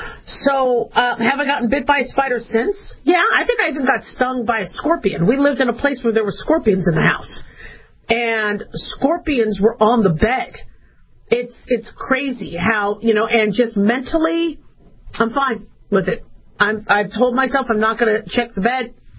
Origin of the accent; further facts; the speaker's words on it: Arizona, United States; So I grew up in Arizona. So we had scorpions.